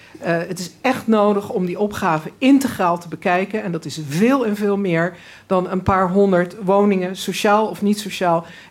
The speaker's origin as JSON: {"language": "Dutch", "town": "Weesp", "region": "North Holland", "country": "Netherlands", "said": "uit Weesp. En juist in Weesp hebben we dus nu ervaring met de echt grootschalige nieuwbouwprojecten."}